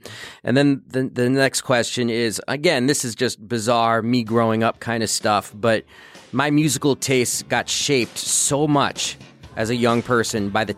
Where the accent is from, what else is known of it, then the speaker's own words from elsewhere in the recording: New York City, New York, United States; I grew up in New York City, and I met Tim Robbins on the street.